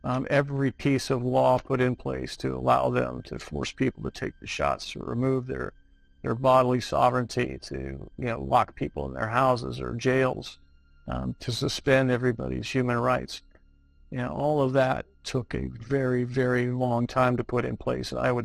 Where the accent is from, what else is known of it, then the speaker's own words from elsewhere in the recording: United States; now in Caribbean; I'm a lawyer from the United States. I practice international law and live in the Caribbean.